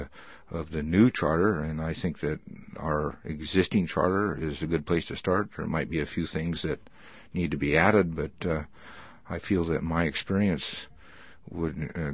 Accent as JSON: {"language": "English", "town": "Wrangell", "region": "Alaska", "country": "United States", "tie": "born or raised there", "said": "I was born and raised here in Wrangell. I went to Wrangell High School. I've been involved in business in Wrangell for over 30 years with my brother and my family"}